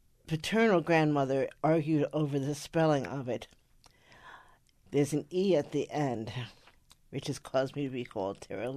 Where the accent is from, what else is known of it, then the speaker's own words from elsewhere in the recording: Manhattan, New York, United States; moved away as an adult; also born or lived in Brooklyn / Riverdale; I was born in Brooklyn, raised most of my childhood in Manhattan, but then we moved to Riverdale. When I was a sophomore in high school.